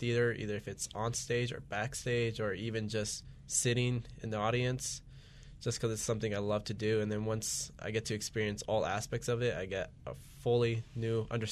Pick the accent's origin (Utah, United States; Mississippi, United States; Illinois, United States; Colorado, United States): Colorado, United States; Basalt; I'm a Valley boy, born in Aspen, raised in Basalt, so I'm here in the Valley.